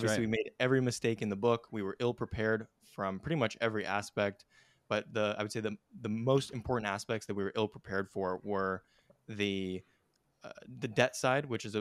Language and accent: English; California, United States; So to weave the story together, I was born and raised in California. My parents used to run a residential brokerage firm back in Silicon Valley.